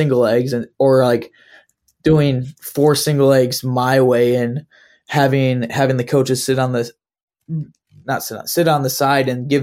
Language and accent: English; Wisconsin, United States; well, I'm from Wisconsin, right?